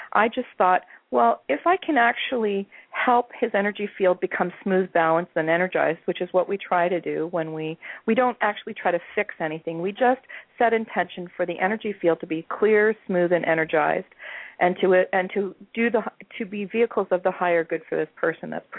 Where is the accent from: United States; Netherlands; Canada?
Canada; Although I'm Canadian, I'm very well connected with my Healing Touch colleagues in the States